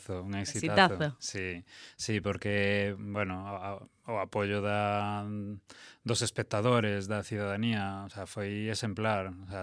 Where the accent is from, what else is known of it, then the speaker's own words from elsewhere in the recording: Ourense, Galicia, Spain; É unha aposta persoal como creador ourensán